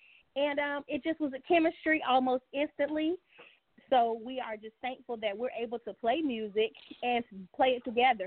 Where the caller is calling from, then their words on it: Orlando, Florida, United States; I am in Orlando, Florida.